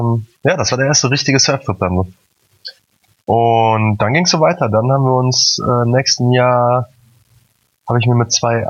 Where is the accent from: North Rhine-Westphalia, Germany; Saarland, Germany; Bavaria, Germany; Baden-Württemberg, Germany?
North Rhine-Westphalia, Germany; Münster; moved away as an adult; Also ich komme aus Münster, gebürtig. Und habe da mein Leben gelebt, irgendwie bis bis ich 25 war.